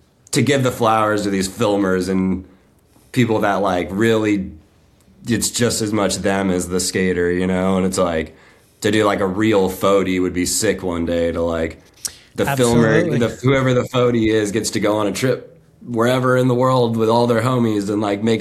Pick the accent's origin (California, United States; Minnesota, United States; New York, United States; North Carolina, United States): California, United States; Irvine; I grew up in Irvine, which is like 20 minutes from Anaheim, maybe, you know?